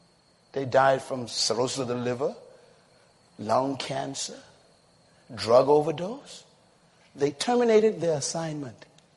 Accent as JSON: {"language": "English", "town": "Bain Town", "region": "New Providence", "country": "Bahamas", "tie": "born or raised there", "said": "I was born in Bain Town in the Bahamas, where that's where drugs began."}